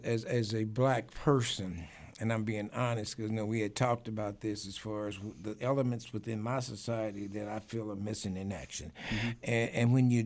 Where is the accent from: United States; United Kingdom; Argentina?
Argentina; I grew up in Argentina in a Baptist faith, but I had a world-class minister that raised us on the same philosophy you're speaking of right now.